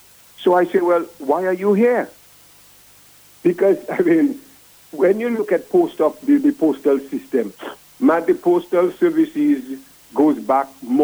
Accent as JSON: {"language": "English", "town": "Portsmouth", "region": "Saint John Parish", "country": "Dominica", "tie": "born or raised there", "said": "when I was a boy growing up in Portsmouth many years ago"}